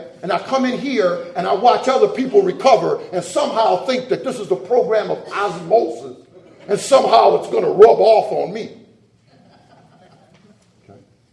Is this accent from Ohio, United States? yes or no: yes; Sandusky, Ohio, United States; born there; But I was born in Sandusky, Ohio. I'm 49 years old. I was second of three boys. I was raised in a Christian home